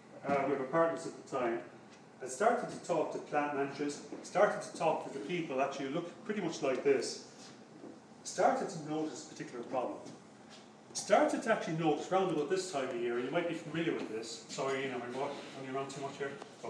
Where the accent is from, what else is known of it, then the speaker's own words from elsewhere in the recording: Ireland; accent: Irish; as I walked in and as I started to talk, my particular Irish accent, I started to get all these smiles